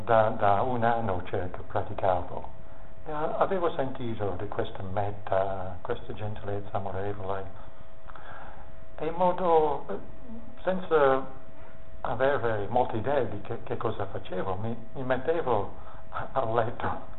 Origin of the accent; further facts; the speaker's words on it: England, United Kingdom; Italian is a second language; Però essendo un inglese ben educato non potevo semplicemente buttarlo fuori come volevo.